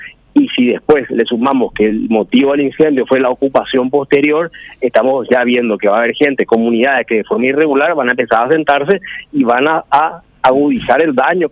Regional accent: Paraguay; Entonces, hay una cuestión de ponerse la camiseta y actuar como paraguayos, como personas realmente que se ponen el país al hombro en una situación que es de todos.

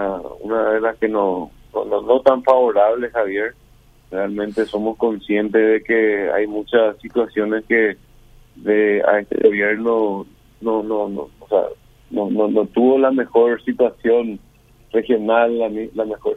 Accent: Paraguay; como empresarios, como paraguayos

